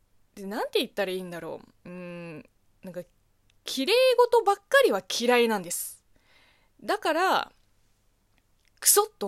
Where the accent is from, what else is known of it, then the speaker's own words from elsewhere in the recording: China; 中国生まれ中国育ちの